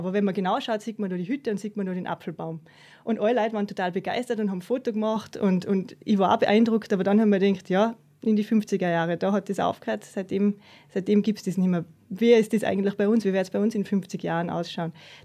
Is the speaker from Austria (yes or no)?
yes; Tyrol, Austria; ich bin aus Tirol, wie du schon gesagt hast.